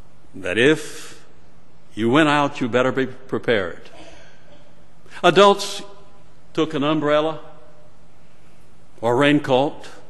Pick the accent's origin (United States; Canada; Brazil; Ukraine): Brazil; Rio Grande do Sul; When I was growing up in Brazil, the southern part of Brazil, Rio Grande do Sul